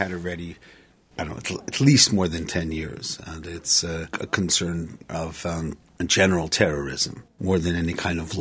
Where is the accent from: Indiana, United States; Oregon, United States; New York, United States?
New York, United States; I mean, I'm from New York. It's nuts.